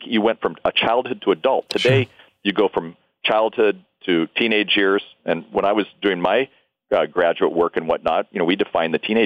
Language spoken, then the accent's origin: English; Anaheim, California, United States; I grew up in Anaheim.